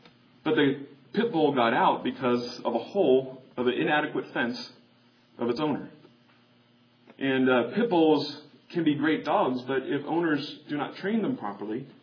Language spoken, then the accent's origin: English; Kansas City, United States; even my hometown, Kansas City, there are areas that have outlawed pit bulls from even being owned within those certain areas.